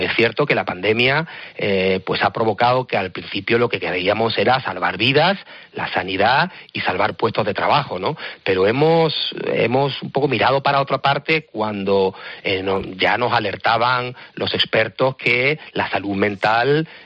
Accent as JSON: {"language": "Spanish", "town": "Seville", "region": "Andalusia", "country": "Spain", "said": "Yo soy de Sevilla"}